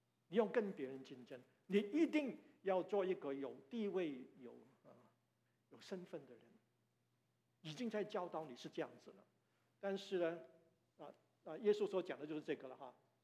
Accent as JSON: {"language": "Chinese", "region": "Guangdong", "country": "China", "said": "我们广东人有句话叫做什么？"}